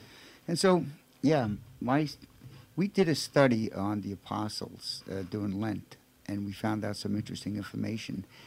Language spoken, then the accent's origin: English; Brooklyn, New York, United States; John will read the reflection, because I'm from Brooklyn, and John reads much better than I do.